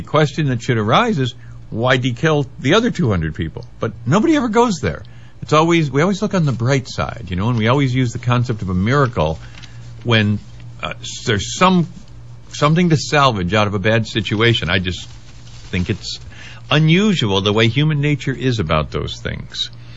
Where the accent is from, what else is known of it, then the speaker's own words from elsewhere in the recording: Webster, New York, United States; also born or lived in Rochester; I was born in Rochester, and I grew up in Webster, New York. And I grew up at 566 Phillips Road, a farmhouse out in the country, just east of Rochester and south of Lake Ontario.